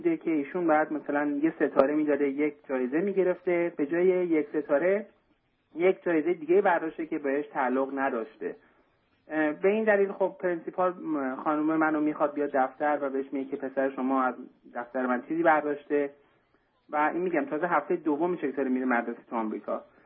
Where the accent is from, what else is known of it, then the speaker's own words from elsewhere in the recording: Iran; now in United States; من و خانواده‌ام الان مدت 2 ماهه که از ایران اومدیم به آمریکا مراجعه کردیم.